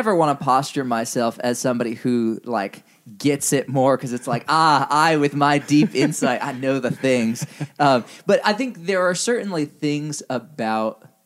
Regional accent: Indonesia; No, but the thing about growing up in Indonesia versus growing up somewhere in the West is that in the West, you see more directly the relevance of church history to current cultural manifestations

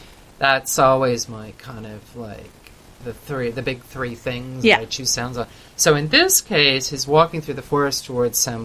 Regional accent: Canada; I come from Canada, you know, away from kind of the scenes.

